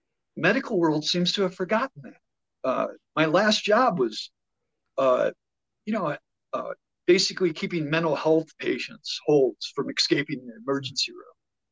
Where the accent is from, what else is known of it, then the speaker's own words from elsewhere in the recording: Toledo, Ohio, United States; moved away as an adult; now in Boulder, United States; I guess I grew up in Toledo, Ohio, Rust Belt town. I left there about 1978 to join the Air Force and went to the medical squadron.